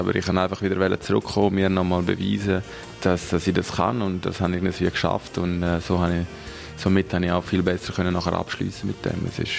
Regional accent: Celerina, Graubünden, Switzerland; also born or lived in Davos; ich bin 32. Ich bin in Engadin geboren, in Zellerine, dort aufgewachsen

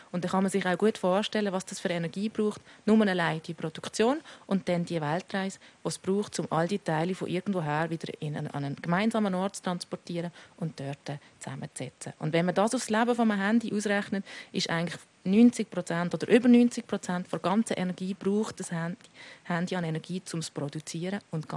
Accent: Switzerland

